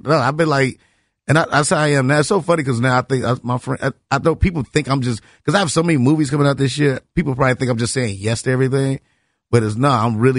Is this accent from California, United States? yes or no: no; Chicago, Illinois, United States; I'm from Chicago.